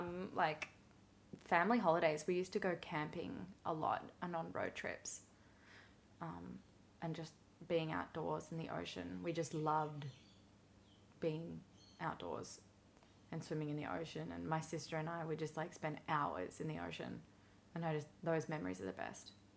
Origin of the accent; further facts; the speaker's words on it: Melbourne, Victoria, Australia; also born or lived in Gosford; I grew up in, I was actually born in Gosford. So we, until I was five, we lived in New South Wales and then we moved to Melbourne.